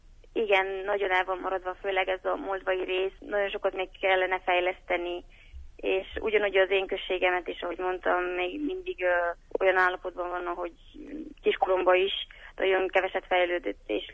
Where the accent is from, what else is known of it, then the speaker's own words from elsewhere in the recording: Magyarfalu, Bacău County, Romania; 1995-ben születtem Bákó megyében, Magyar faluban. Az általános iskolát a falumban végeztem, románul.